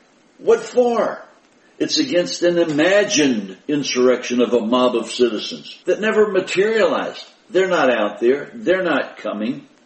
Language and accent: English; United States; As I look at America today, you and I, we grew up in America.